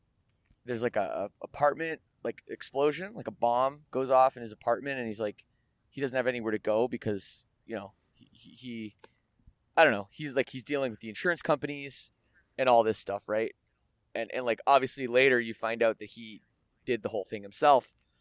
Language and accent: English; Canada; I'm Canadian and we have universal health care